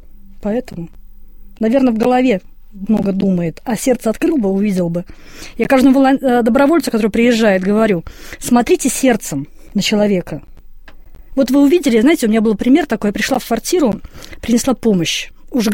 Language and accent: Russian; Moscow, Russia; Вот представьте, я из Москвы.